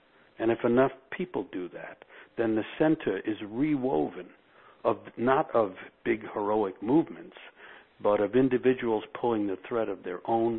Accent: New York City, New York, United States; born there; I was born in New York City, and my idea of nature was Central Park, which is a great place.

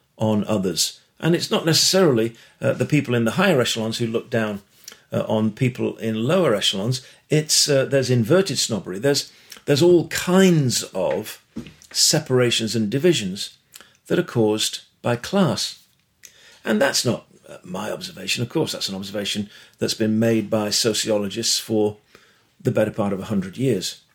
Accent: the north of England, United Kingdom; now in United States; As an Englishman, coming from the north of England, working class stock

